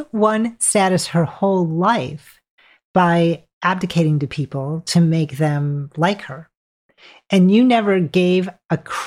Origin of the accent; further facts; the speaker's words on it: Wisconsin, United States; And I'm from Wisconsin, so this is a familiar image to me.